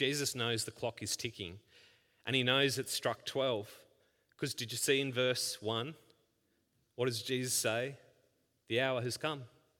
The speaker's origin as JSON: {"language": "English", "region": "Queensland", "country": "Australia", "tie": "born or raised there", "said": "Some of you know, I grew up in Queensland."}